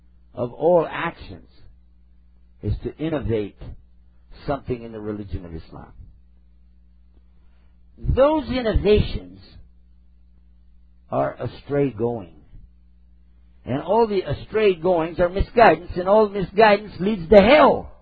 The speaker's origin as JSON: {"language": "English", "region": "Texas", "country": "United States", "said": "Well, what do you want? I'm from Texas."}